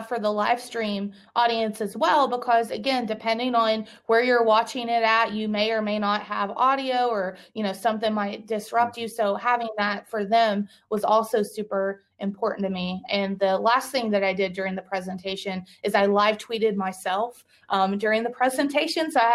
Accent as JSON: {"language": "English", "region": "the South", "country": "United States", "accent": "Southern", "said": "if my Southern accent comes out a little bit, that way people can catch up on it."}